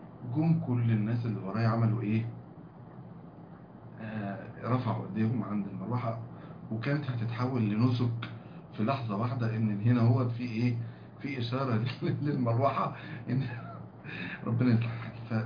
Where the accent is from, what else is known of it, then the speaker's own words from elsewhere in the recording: Egypt; احنا مصريين عندنا غصب عننا في الحب وفي العاطفة